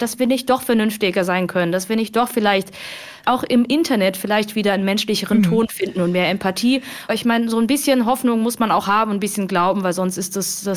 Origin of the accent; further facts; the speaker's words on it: Hemsbach, Baden-Württemberg, Germany; Ich bin aufgewachsen in Hemsbach an der Bergstraße, eine kleine Stadt, die weltweit bekannt ist als das Dorf, in dem alle steppen.